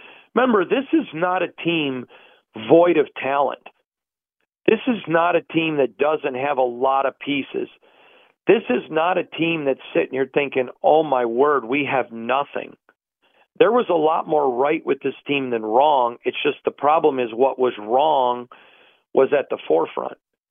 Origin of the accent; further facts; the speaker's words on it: Michigan, United States; And I know because I grew up in Michigan and I've been around the country.